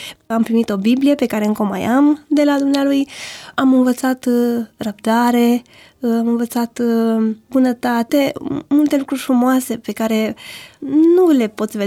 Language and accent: Romanian; Măgureni, Prahova, Romania; born there; M-am născut în Măgureni, județul Prahova.